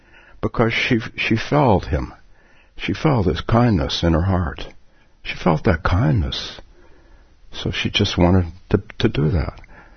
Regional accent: Palo Alto, California, United States; I'm from the West Coast, and I grew up in Palo Alto, and I went to Stanford

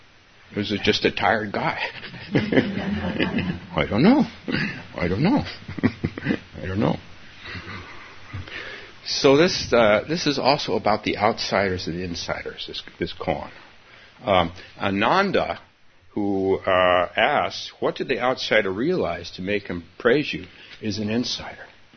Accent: Palo Alto, California, United States; Even in 2009, maybe not in my hometown of Palo Alto, but in this town, we're still the outsiders.

